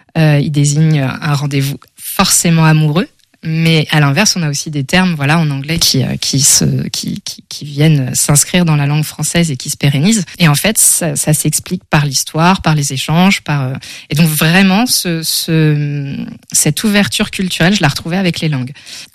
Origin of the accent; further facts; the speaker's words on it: Nantes, Pays de la Loire, France; moved away as an adult; je viens de Nantes, à la base. J'ai eu pas mal la bougeotte. Donc, je suis partie de Nantes quand j'avais une petite vingtaine